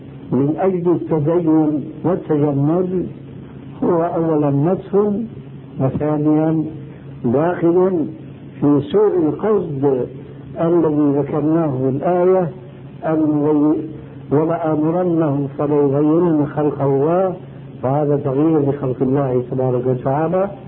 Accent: Syria; وفي كثير من البلاد عندنا في سوريا

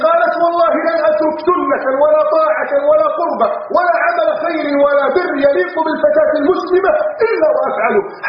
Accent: Egypt; يحكي لي أحد الشباب في الأسكندرية عندنا في مصر

